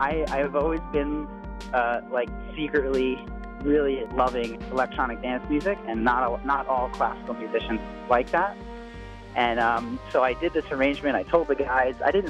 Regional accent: Staten Island, New York, United States; I grew up in New York City, and I heard them in my hometown in Staten Island, New York

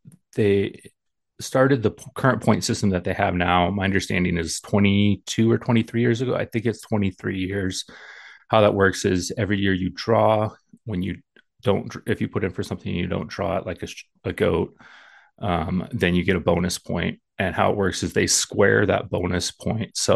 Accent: Montana, United States; Yeah, so I was born and raised here in Montana, Montana native.

